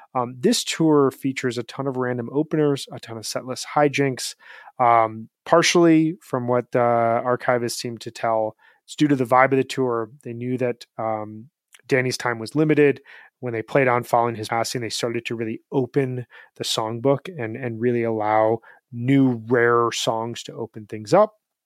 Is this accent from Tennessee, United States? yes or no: no; Illinois, United States; even though I grew up in Big Ten territory.